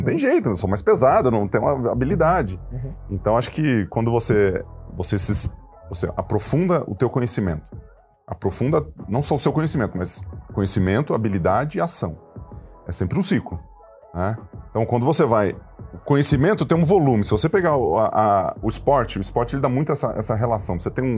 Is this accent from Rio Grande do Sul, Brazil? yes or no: no; Ituverava, São Paulo, Brazil; Cara, eu sou de Ituverava. E Ituverava, interior de São Paulo, ela é uma cidade quente pra caramba.